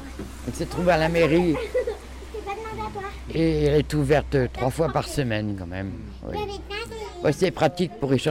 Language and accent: French; Paris, Île-de-France, France; born there; Moi, je suis né à Paris et j'habitais dans la région parisienne. Ça doit être connu, Montlhéry, quand même.